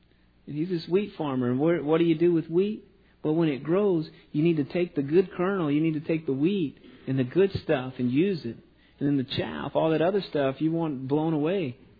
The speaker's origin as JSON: {"language": "English", "region": "Southern United States", "country": "United States", "tie": "born or raised there", "said": "I grew up in the Bible Belt."}